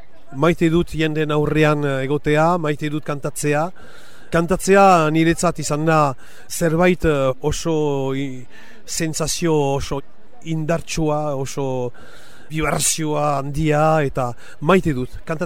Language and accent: Basque; Nouvelle-Aquitaine, France; Basque is a second language; eta landetatik nator, han jaio nintzen, duela urte batzu, desente, irueita sei urte. Euskara ikasi dut oitama bost urte nituenean, eta orai bizi naiz euskeraz